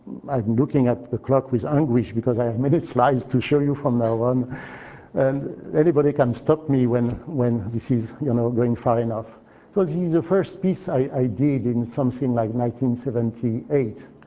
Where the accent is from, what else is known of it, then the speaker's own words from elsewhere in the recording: France; English is a second language; I've been growing up in France, and I spent a considerable amount of time in art galleries and in museums.